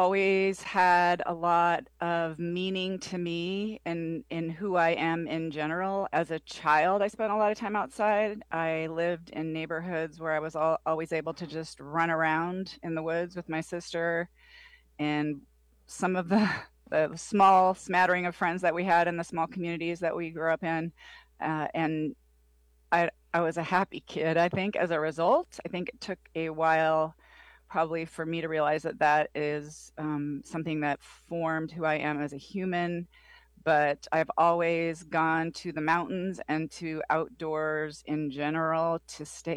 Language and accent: English; Glennallen, Alaska, United States; Well, I am a lifelong Alaskan, born and raised in Glen Allen, actually.